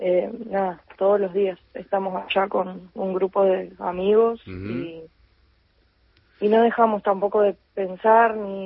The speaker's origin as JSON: {"language": "Spanish", "town": "Comodoro Rivadavia", "region": "Chubut", "country": "Argentina", "said": "Nosotros somos de Comodoro Rivadavia."}